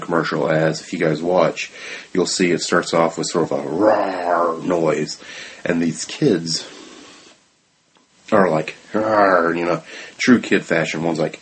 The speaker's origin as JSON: {"language": "English", "region": "the South", "country": "United States", "said": "I'm from the South. So, of course, you know, if it's not here, it don't exist, man."}